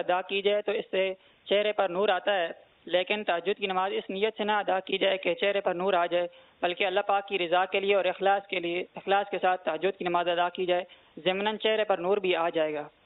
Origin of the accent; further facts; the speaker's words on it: Attock, Punjab, Pakistan; میرا تعلق اٹک شہر سے ہے اور میں جامعۃ المدینہ فیضان اتار اٹک میں سکس ایئر کا طالب علم.